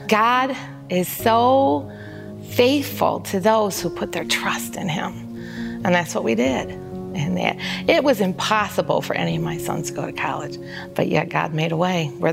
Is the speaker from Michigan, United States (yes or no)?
yes; Sterling Heights, Michigan, United States; I'm from Sterling Heights, Michigan.